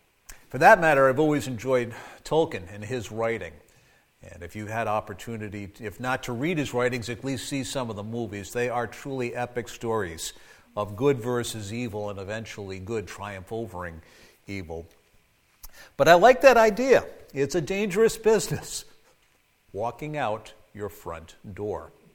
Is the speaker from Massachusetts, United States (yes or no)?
yes; Massachusetts, United States; also born or lived in Rhode Island / Kansas City; now in Maine, United States; I was born in Rhode Island, raised in Massachusetts, educated in Kansas City, and went to Maine, so I tell everybody I took a very scenic route up the coast.